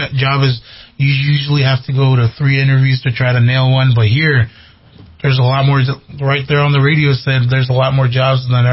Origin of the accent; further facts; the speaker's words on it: Springdale, Arkansas, United States; because I was born and raised in Springdale, Arkansas, so it took a lot of years, a whole bunch of years for me to learn about my own culture